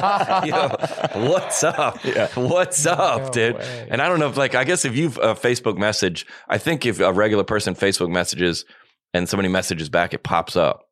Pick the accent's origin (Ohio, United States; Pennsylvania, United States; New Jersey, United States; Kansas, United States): Ohio, United States; Zanesville; I'm from Zanesville.